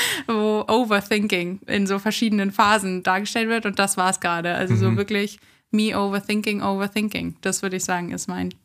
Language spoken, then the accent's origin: German; Munich, Bavaria, Germany; Ich komme und lebe aus München und in München. War zum Studium mal in Bamberg, aber bin jetzt wieder zurück und könnte glücklicher nicht sein.